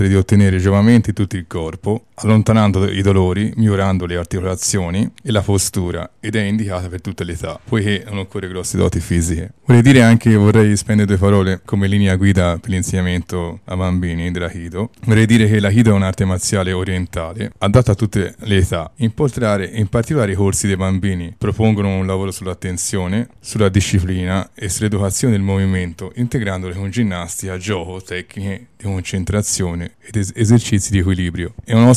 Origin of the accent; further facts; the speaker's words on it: Montevarchi, Tuscany, Italy; born there; sono nato a Montevarchi e vivo in comune di Reggell.